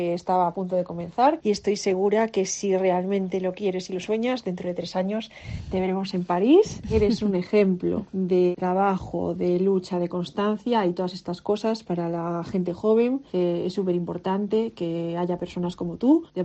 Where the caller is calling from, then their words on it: Vigo, Galicia, Spain; de Triatlón y desde Vigo te mando este pequeño mensaje